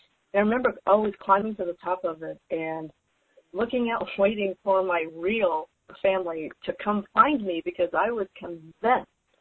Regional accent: Oklahoma, United States; also born or lived in California; always tell people that I'm from Oklahoma. But the reality of it is we moved around a lot when I was younger

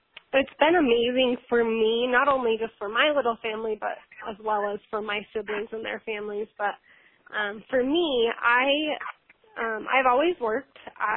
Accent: Eagle Mountain, Utah, United States; I am from Eagle Mountain, Utah. It's just a little bit south of Salt Lake City.

